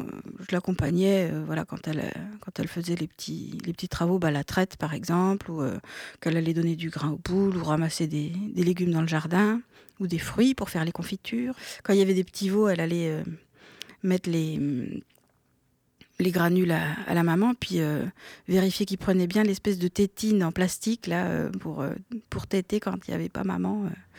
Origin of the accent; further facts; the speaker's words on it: Normandy, France; Je suis née dans la Manche, dans le sud de la Manche.